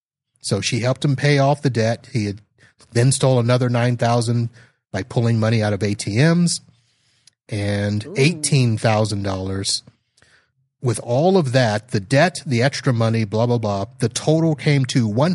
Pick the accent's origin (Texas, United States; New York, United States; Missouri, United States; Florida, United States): Florida, United States; Melbourne; Here is my Florida man story that is close to my hometown, which is in Melbourne, Florida.